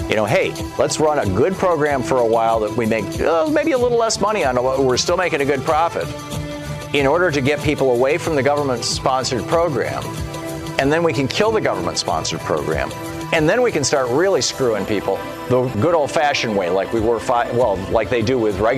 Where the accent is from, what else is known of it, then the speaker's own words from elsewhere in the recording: Michigan, United States; moved away as an adult; growing up in Michigan, I ran three businesses in Michigan before Louise and I moved out of the state